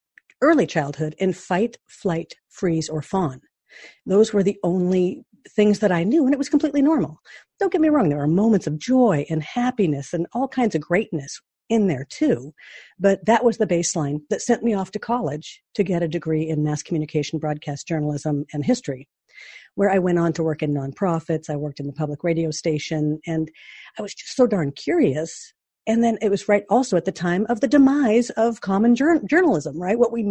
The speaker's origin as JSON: {"language": "English", "town": "Seattle", "region": "Washington", "country": "United States", "tie": "born or raised there", "said": "When I was born and raised on Queen Anne, there were no stoplights. You could park wherever."}